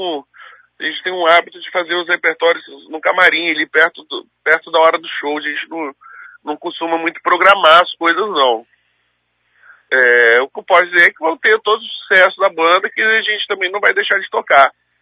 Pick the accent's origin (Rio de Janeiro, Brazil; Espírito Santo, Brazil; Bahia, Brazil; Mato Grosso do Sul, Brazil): Espírito Santo, Brazil; Vila Velha; A gente nasceu na Barra do Jucu, né? Já cresceu cercado pelo Congo